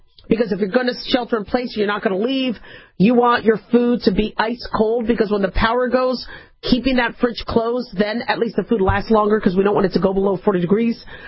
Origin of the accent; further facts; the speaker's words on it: California, United States; born there; And I was born in California, and I went to school in California.